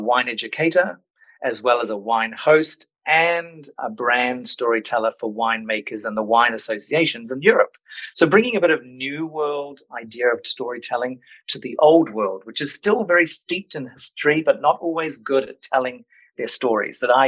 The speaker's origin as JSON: {"language": "English", "country": "New Zealand", "lives_now": "Switzerland", "said": "Obviously, now living in the French-speaking part of Switzerland, it is avec C. But like I said, from New Zealand originally, but have been working in Asia before Switzerland for about 12 years in Korea, in China, but mainly in Singapore."}